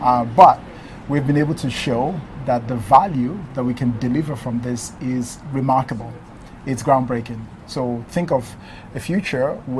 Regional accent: Nigeria; also born or lived in Switzerland; now in United States; I am originally from Nigeria. I went to Switzerland to study for my master's, my PhD, which I dropped out of.

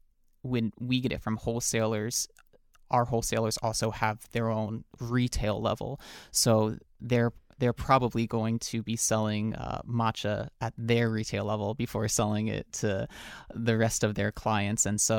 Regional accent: New York, United States; I was actually born and raised in New York. So my roots are Chinese.

